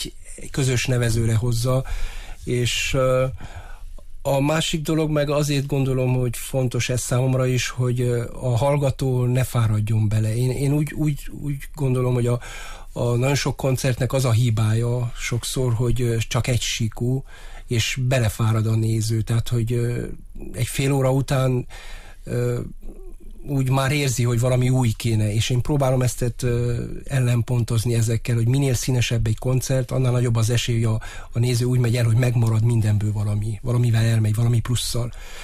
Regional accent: Hungary; büszke vagyok arra, hogy magyar vagyok, és ragaszkodom ehhez a nemzetiségemhez

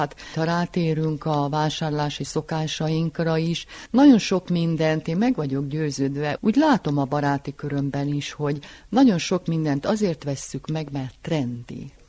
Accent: Cluj-Napoca, Cluj County, Romania; Gyerekkoromat Kolozsváron töltöttem, és ott én nagyon-nagyon szerettem ösztönszerűen a mustáros kenyeret.

